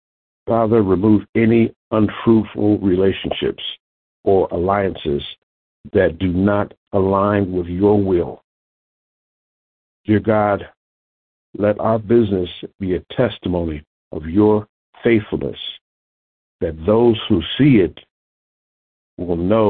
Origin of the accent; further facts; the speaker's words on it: Lincoln Heights, Ohio, United States; I come to you from Lincoln Heights, Ohio